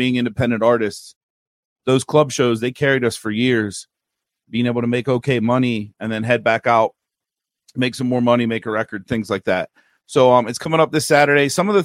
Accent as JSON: {"language": "English", "town": "Dormont", "region": "Pennsylvania", "country": "United States", "said": "We're from Joe and I are from Dormont"}